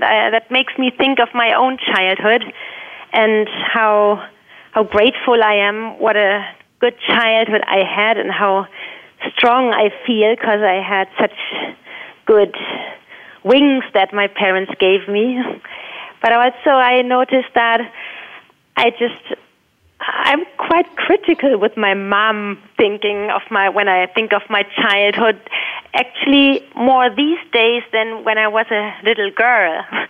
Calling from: Hamburg, Germany; Hello, I'm calling in from Hamburg in Germany.

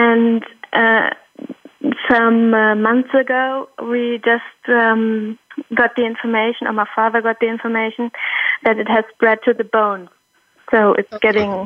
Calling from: Germany; I'm calling in from Germany

